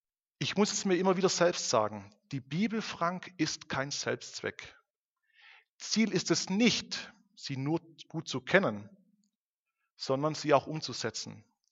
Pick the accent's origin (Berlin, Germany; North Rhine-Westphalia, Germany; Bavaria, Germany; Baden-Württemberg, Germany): Baden-Württemberg, Germany; bedeutete für mich als Schwabe bisher nur schaffe, schaffe, schaffe, schaffe.